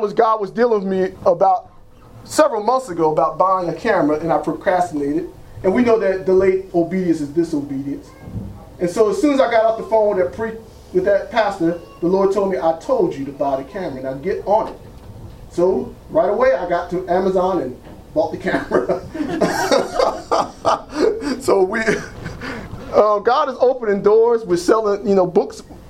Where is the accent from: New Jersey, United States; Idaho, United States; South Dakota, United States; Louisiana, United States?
New Jersey, United States; Trenton; I'm from Trenton, New Jersey.